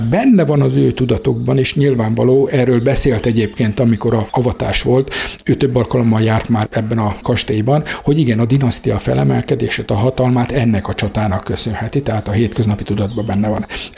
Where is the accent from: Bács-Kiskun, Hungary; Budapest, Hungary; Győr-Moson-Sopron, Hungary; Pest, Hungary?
Bács-Kiskun, Hungary; Kiskunhalas